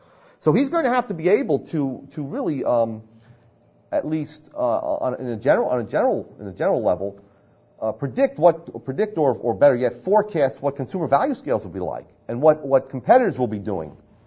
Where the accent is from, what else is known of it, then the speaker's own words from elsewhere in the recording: New Jersey, United States; if you didn't realize I was from New Jersey and my last name ended with a vowel